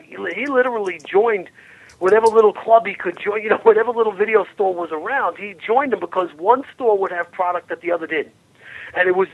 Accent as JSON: {"language": "English", "town": "Long Island", "region": "New York", "country": "United States", "said": "so I'm from Long Island, right? So my favorite video stores were on the border of Far Rockaway, which is really Queens."}